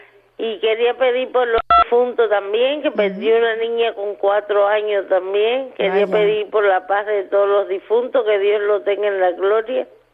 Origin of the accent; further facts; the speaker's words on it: Cuba; now in Alicante, Spain; soy cubana. Anda. Y vivo aquí en Alicante